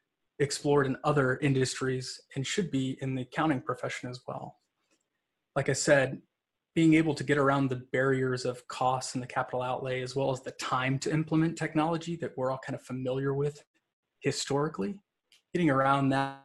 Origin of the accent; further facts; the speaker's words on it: Texas, United States; being born and raised in Texas, I might have a stray y'all or colloquialism make it into this webcast.